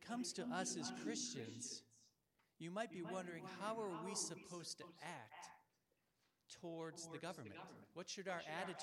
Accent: United States; And so for me as an American, this is very different from my experience when I think about the government.

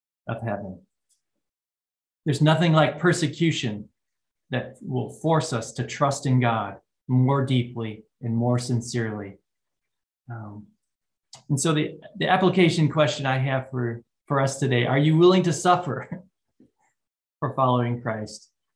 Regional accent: United States; As an American, I have not experienced much persecution for my faith

